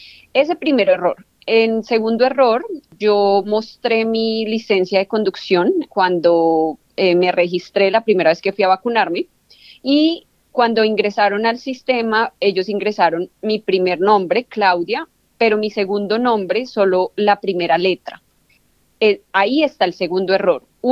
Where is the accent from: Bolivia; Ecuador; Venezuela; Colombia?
Colombia; Realmente nos hemos como unido mucho en el grupo de colombianos.